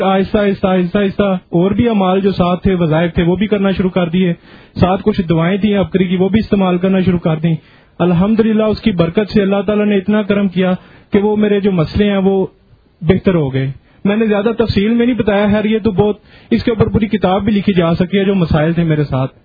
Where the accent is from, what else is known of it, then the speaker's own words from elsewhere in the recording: Lala Musa, Punjab, Pakistan; میں لالا موسیٰ سے آیا ہوں.